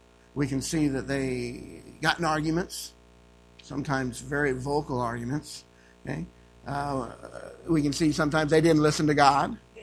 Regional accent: England, United Kingdom; I'm an English. Well, I am English.

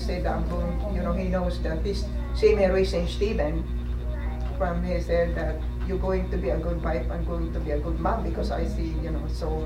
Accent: Philippines; I'm Filipino from the Philippines, but my parents never been divorced.

